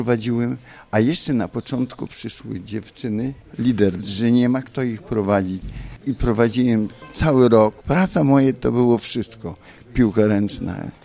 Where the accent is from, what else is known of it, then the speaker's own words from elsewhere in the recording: Boryczówka, Ternopil Oblast, Ukraine; now in Poland; 2 maja skończyłem 81 lat. Pochodzę z Boryczówki. Jest to wioska na Podolu, z której pochodzą sami swoje kargule.